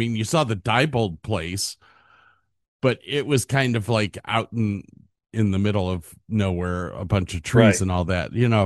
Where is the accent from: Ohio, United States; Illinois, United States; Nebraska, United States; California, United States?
Ohio, United States; Medina; Growing up in Medina, you always picked on people from Wadsworth